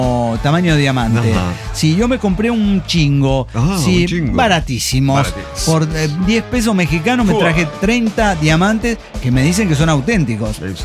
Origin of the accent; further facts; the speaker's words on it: Bogotá, Colombia; now in India; les cuento lo que me pasó cuando vine a pasar Navidad y Año Nuevo a mi tierra. De mi tierra bella.